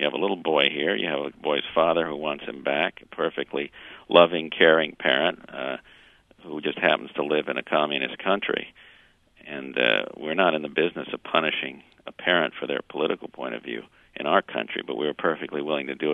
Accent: Fort Lauderdale, Florida, United States; And I went down to the Herald in Miami, where, I was sort of my hometown. I was born in Fort Lauderdale, and I grew up reading the paper

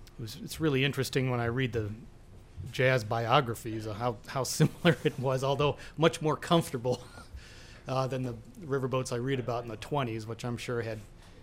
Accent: Chicago, Illinois, United States; Everybody either came right out of New Orleans, or in my case, I was from Chicago.

